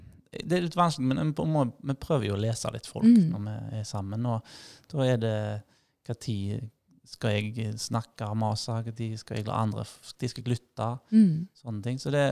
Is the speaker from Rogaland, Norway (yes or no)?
yes; Haugesund, Rogaland, Norway; also born or lived in Tromsø / Stavanger; Født og oppvokst i Haugesund, forskjellige steder. Og så var jeg på lærerskole i Tromsø og fant kona mi Elin. Og så flyttet vi til Stavanger noen år. Og så rundt år 2000 så flyttet vi hjem til Kolnes.